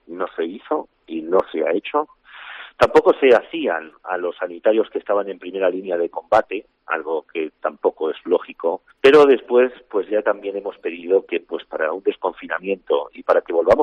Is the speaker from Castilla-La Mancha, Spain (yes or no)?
yes; Membrilla, Castilla-La Mancha, Spain; aquí en mi pueblo, aquí en Membrilla